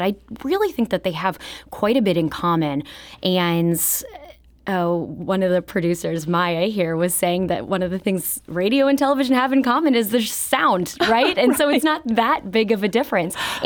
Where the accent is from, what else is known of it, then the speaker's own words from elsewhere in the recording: St. Louis, Missouri, United States; And yes, St. Louis is my hometown.